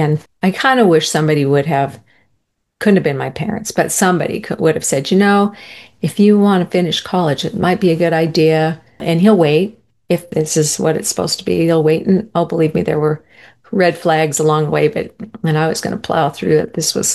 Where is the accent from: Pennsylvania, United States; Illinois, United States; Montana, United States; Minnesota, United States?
Montana, United States; Anaconda; Oh, well, I came from Anaconda, Montana. Born and raised there. So go Copperheads. We lived outside of town